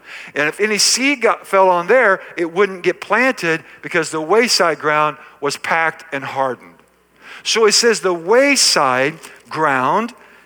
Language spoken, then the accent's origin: English; Iowa, United States; I grew up in Iowa. Both of my grandparents were farmers.